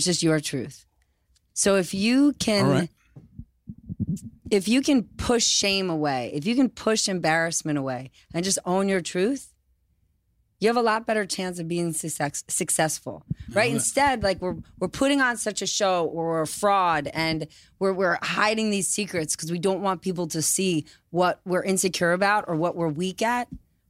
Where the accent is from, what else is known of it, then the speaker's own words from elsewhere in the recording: United States; Being American.